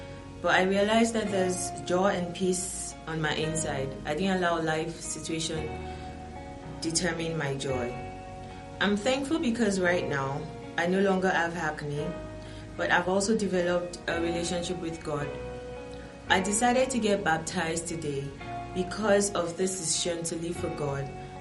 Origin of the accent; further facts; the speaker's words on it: Nigeria; also born or lived in Saudi Arabia; I was born in Saudi Arabia, raised in Nigeria, into a Christian family.